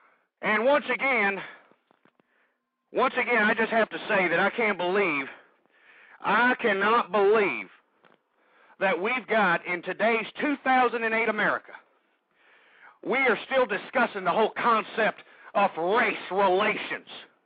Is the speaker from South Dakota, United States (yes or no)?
no; Texas, United States; Actually, I've done several shows on racism because I'm from Texas, folks.